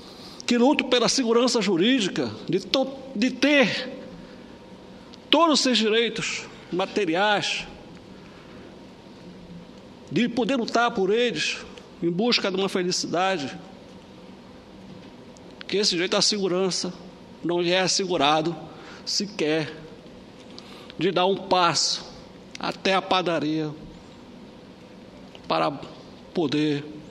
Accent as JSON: {"language": "Portuguese", "region": "Pará", "country": "Brazil", "tie": "born there", "said": "a história do povo do estado em que eu vivo e onde eu nasci, que é o povo do Pará."}